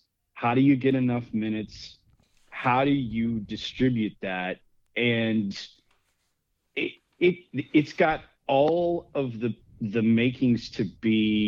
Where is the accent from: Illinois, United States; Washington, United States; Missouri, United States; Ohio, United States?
Missouri, United States; I grew up in Missouri, and so there's a hatred for all things KU